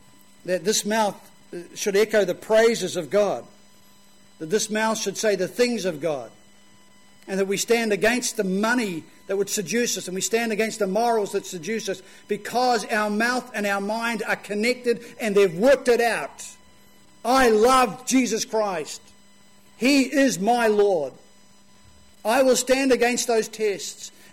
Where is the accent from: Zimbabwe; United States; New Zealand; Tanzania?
New Zealand; I said, well, I'm from New Zealand. What's a peep?